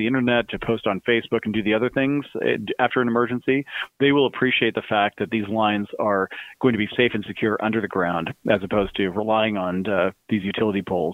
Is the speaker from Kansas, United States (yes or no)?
yes; Kansas, United States; because I grew up in Kansas in the middle of Tornado Alley.